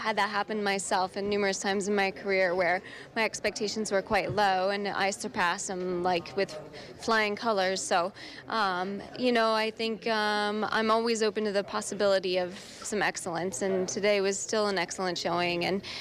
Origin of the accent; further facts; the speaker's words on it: United States; today's performance puts me number two all-time as an American